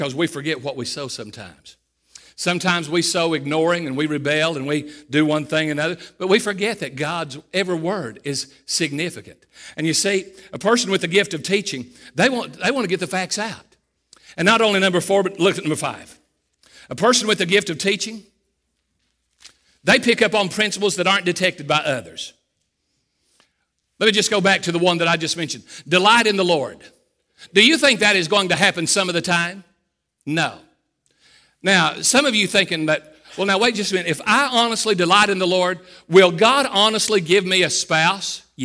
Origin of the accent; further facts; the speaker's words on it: Catlettsburg, Kentucky, United States; also born or lived in Fort Worth, Texas; I came from Catlettsburg, Kentucky, came to Cumberland College, you know, and I went on to Fort Worth